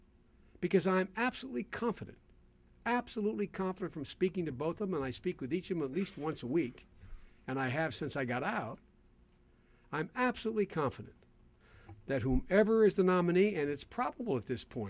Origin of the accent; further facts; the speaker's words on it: Pennsylvania, United States; also born or lived in Delaware; My home state of Pennsylvania, was it 247,000 newly registered Democrats? My home state of Delaware